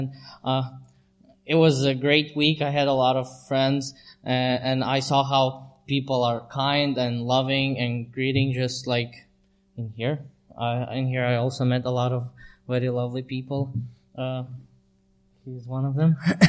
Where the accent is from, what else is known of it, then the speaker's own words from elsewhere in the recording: Latvia; and I'm from Latvia. The capital of Latvia is Riga, right in the center.